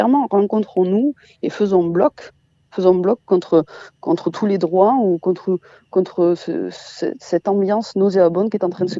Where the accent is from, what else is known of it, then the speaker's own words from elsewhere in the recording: Occitanie, France; Moi, je viens de la campagne, hein. Je viens du Tarn profond.